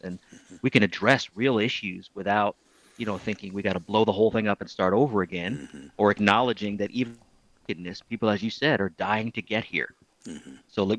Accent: United States; And to me, as an American

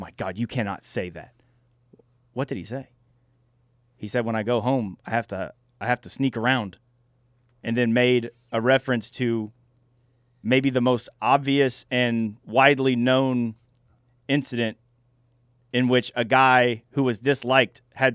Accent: Alabama, United States; I cannot just walk down the street in Alabama when I go back to my hometown

